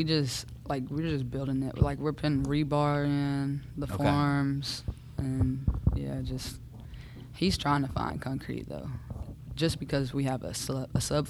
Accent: Kennett, Missouri, United States; From Kennett.

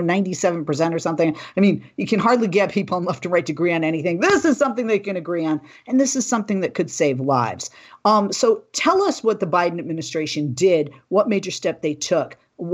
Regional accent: Boston, Massachusetts, United States; I'm from Boston. We're neighbors.

